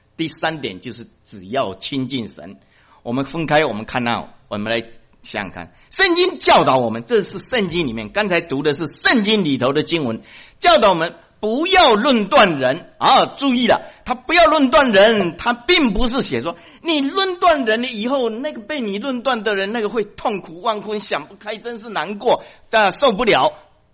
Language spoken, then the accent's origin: Chinese; China